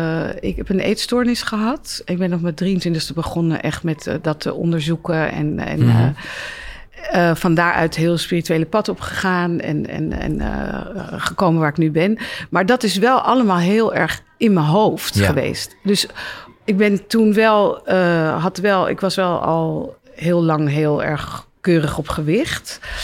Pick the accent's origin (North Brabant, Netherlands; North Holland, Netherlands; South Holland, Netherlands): North Holland, Netherlands; Amsterdam; Ik ben opgevoed in Oud-Zuid. Mijn vader is Armeens